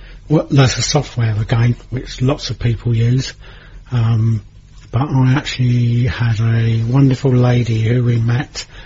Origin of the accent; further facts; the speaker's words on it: Broadstairs, South East England, United Kingdom; I was born and brought up in Broadstairs.